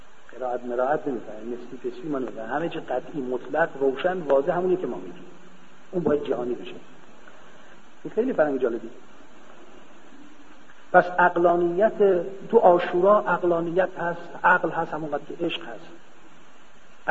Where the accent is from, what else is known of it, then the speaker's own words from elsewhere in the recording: Iran; اتفاقا ایشون فهمید ما ایرانی هستیم